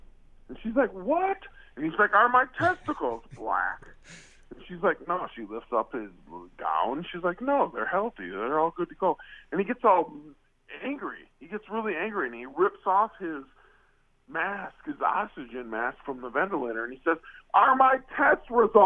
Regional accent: Dallas, Texas, United States; I'm from West Dallas, man.

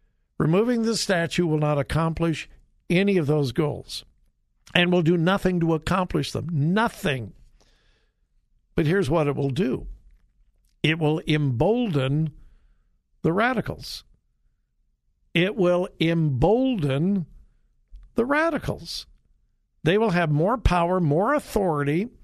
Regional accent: Los Angeles, California, United States; Hey, I'm from Los Angeles. I've never lived in a downtown, but I love cities.

